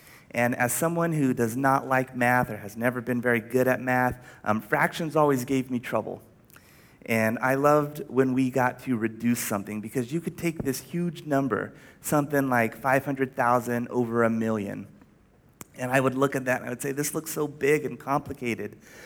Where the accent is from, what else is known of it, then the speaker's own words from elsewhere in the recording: Stockton, California, United States; We always got it from a restaurant that was near my house where I grew up in Stockton, California.